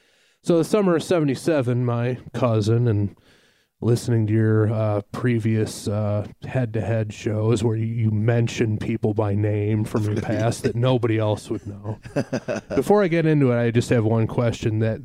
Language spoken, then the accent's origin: English; Detroit, Michigan, United States; No, I'm from Detroit, gotcha.